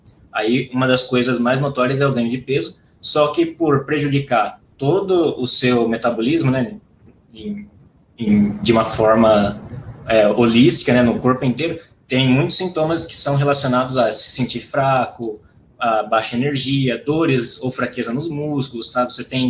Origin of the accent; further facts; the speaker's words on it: São Paulo, Brazil; eu venho do interior de São Paulo, né? Então, foi uma transição bem drástica quando eu me mudei para cá